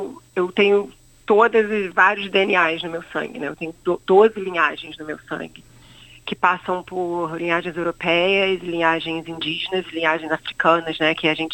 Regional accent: Petrópolis, Rio de Janeiro, Brazil; quando eu fui ficar na casa dos meus pais, que é no centro de Petrópolis, que eu sou de Petrópolis

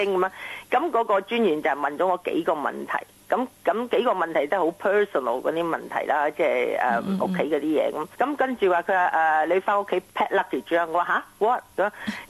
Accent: Macau; also born or lived in Hong Kong; now in Australia; 因为我喺香港出世，喺澳门大。

